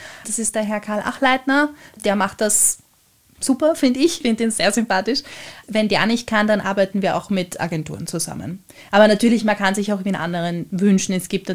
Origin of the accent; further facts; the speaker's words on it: Vienna, Austria; Ich bin in Liesing aufgewachsen, also hier hauptsächlich Heuriger.